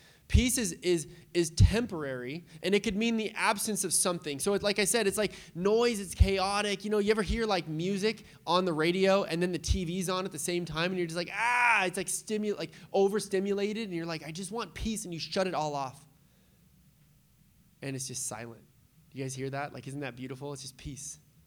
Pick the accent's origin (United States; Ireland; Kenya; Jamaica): United States; San Diego, California; If you were like a cool gangster kid like I was, you know, growing up in Point Loma, San Diego.